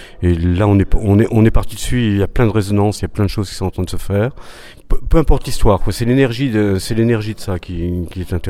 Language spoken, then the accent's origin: French; Normandy, France; Alors, je viens de Normandie.